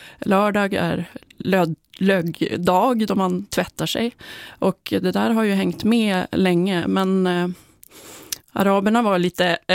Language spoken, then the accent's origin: Swedish; Norrbotten County, Sweden; Jag är uppvuxen i Norrbotten och i ett litet samhälle där badhuset spelar en väldigt stor roll för oss i samhället.